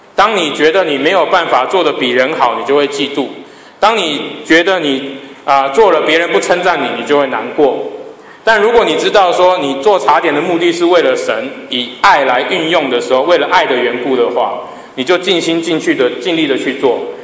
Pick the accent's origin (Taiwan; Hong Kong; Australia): Australia; Sydney, New South Wales; 从前我在这个雪梨台福教会服事，那我也在那里长大的。